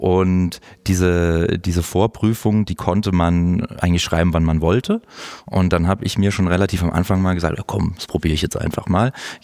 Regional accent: Baden-Württemberg, Germany; also born or lived in France; Also ich bin in der Region um Mannheim herum, zwischen Mannheim und Heidelberg aufgewachsen. Bin dort auch zur Schule gegangen und bin zwischenzeitlich, war ich dann auch mal in Frankreich auf der Schule.

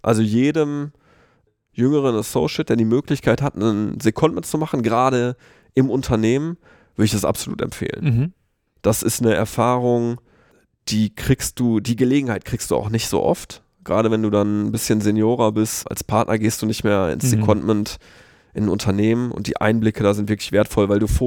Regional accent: Dinslaken, North Rhine-Westphalia, Germany; born or raised there; also born or lived in Duisburg

